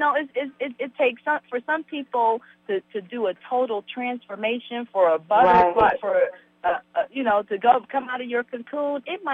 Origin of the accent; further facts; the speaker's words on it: Columbus, Ohio, United States; born there; I was born in Columbus, Ohio